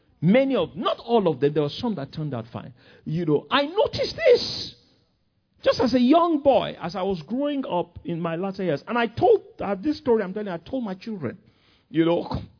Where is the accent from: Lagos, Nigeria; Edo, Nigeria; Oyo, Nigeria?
Lagos, Nigeria; Ikoyi; I grew up in a privileged society. I grew up in Ikoyi, you know, Victoria. I went to school in Victoria Island. I'm talking about in the 60s.